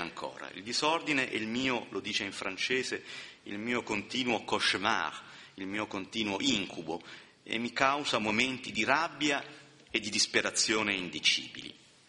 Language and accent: Italian; Southern Italy, Italy; Beh, insomma, da Terrone mi adonto un po', però insomma è così.